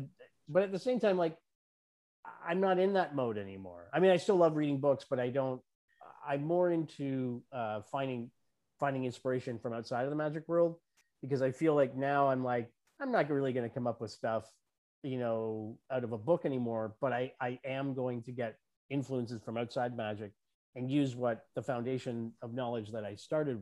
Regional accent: Toronto, Ontario, Canada; now in Florida, United States; And I now live in Florida, but I was originally in Toronto, Canada.

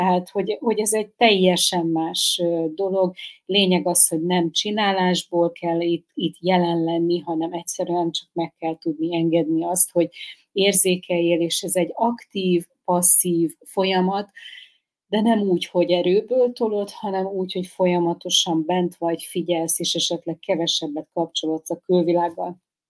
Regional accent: Szeged, Csongrád-Csanád, Hungary; now in Budapest, Hungary; Például én, ahol születtem, szegedi lány vagyok.

